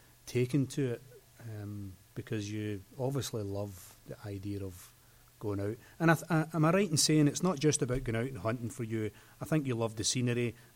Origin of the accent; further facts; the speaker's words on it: Glasgow, Scotland, United Kingdom; You know, as a Scotsman, this concept of hunting is very alien to me. I mean, when there is talk of guns in Glasgow, where I'm from